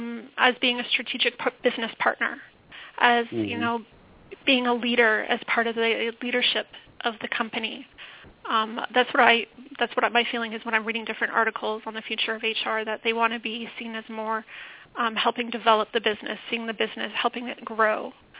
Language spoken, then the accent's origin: English; Montreal, Quebec, Canada; now in Ottawa, Canada; I'm located in Ottawa, Ontario. I grew up in Montreal, Quebec.